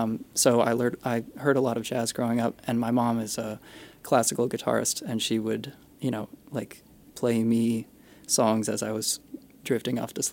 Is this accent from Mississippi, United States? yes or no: no; Dedham, Massachusetts, United States; also born or lived in Westwood; So, I grew up in the suburbs outside of Boston. I grew up in Dedham and Westwood.